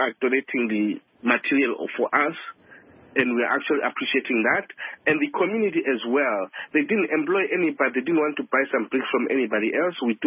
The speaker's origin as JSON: {"language": "English", "town": "Tambashogo", "country": "Zimbabwe", "second_language": "English", "said": "I come from Tambashogo in Kwanda North."}